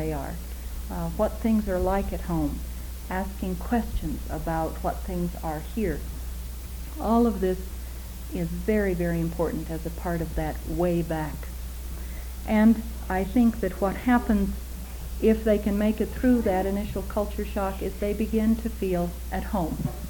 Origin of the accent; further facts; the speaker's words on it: United States; I'm an American